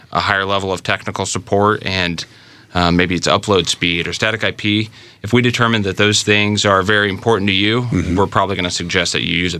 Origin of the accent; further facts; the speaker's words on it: Indianapolis, Indiana, United States; And then I get occasionally get to spend some time in my hometown in Indianapolis.